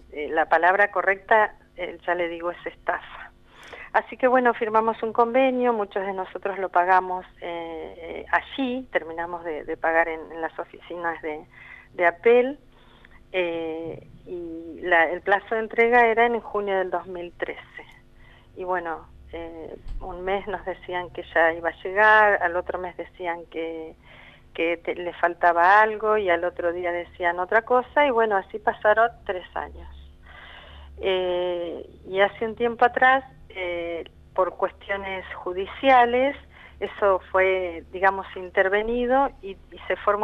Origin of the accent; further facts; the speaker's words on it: Viedma, Río Negro, Argentina; las personas que somos de Viedma que no trabajamos en APEL